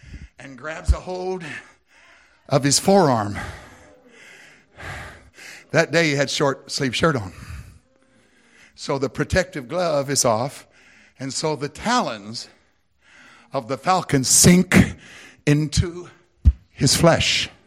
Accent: the South, United States; accent: Southern twang; now in Grove City, United States; I'm from the South, baby child. We say things uniquely down there. And now I live in Southern Grove City, so it never leaves you, that Southern twang.

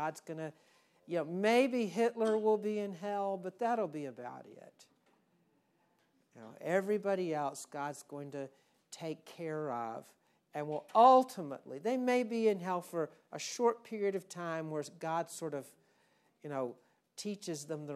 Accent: Atlanta, Georgia, United States; When I was growing up in Atlanta, it didn't snow a lot, but often it would ice in the winter.

